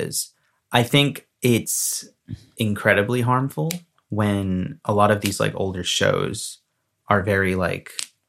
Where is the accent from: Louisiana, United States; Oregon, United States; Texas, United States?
Louisiana, United States; dude, I'm Cajun!